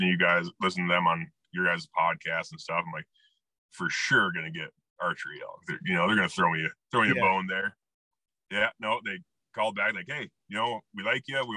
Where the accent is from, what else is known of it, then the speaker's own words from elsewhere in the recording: Iowa, United States; moved away as an adult; So so I grew up shotgun hunting in Iowa, like a lot of guys do, you know, just going out with the old man